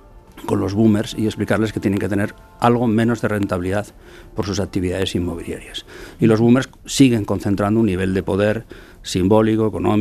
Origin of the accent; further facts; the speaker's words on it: Basque Country, Spain; Yo soy vasco, he trabajado en el gobierno vasco, ahora trabajo en una empresa pública propiedad del gobierno de Navarra y trabajé unos años en la ciudad de Barcelona.